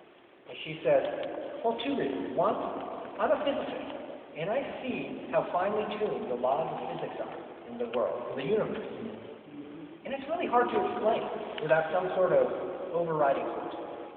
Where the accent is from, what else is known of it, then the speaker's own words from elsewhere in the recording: China; I grew up in China, and really there's no official religion there. Most people are atheists.